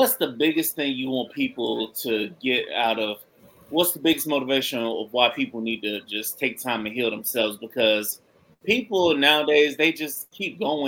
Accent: the South, United States; I was raised in the South, you know, so I was taught that you always be courteous

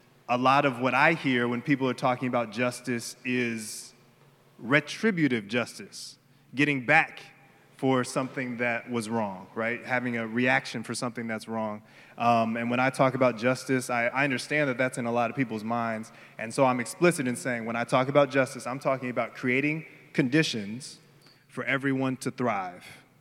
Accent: Los Angeles, California, United States; I'm from LA. Yes, where I'm from. I'm from Los Angeles. That's where I grew up.

